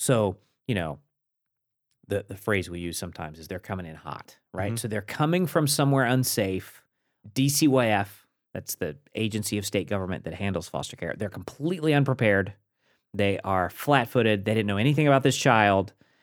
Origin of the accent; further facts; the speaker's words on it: West Virginia, United States; moved away; Yeah, grew up on the East Coast. So like I say, my family's West Virginians, back six generations. My immediate family, my two brothers, my parents and I are the first decks since coming from the old country to leave West Virginia.